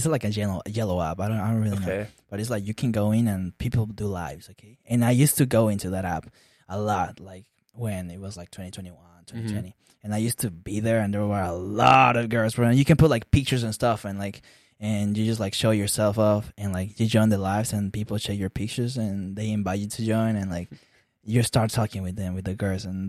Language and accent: English; Peru; English is a second language; and I'm from Peru. So, like, when I was here, like, I used to do live stream here and join the Peruvian ones